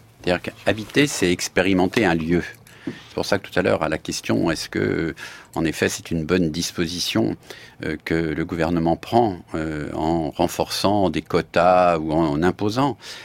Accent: Paris, Île-de-France, France; alors que je suis parisien

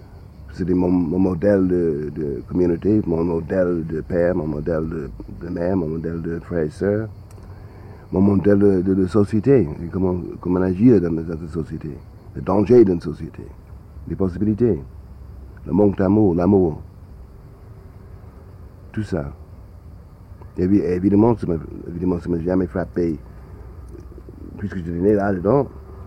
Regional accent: Harlem, New York, United States; puisque moi je suis de Harlem, ma clé pour Marseille, c'est la clé que j'ai portée de Harlem.

